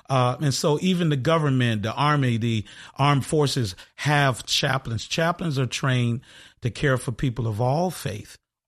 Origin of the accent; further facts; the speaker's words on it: Orlando, Florida, United States; Well, I am a native of Orlando, Florida, born and raised, grew up in a wonderful community called Tangelo Park, which is sandwiched between International Drive and Sand Lake Road.